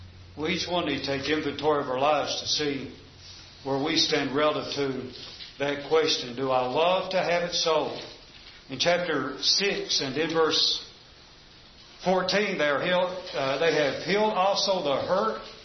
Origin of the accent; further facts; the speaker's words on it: Kentucky, United States; Some of that, growing up in Eastern Kentucky, there were things you just did not discuss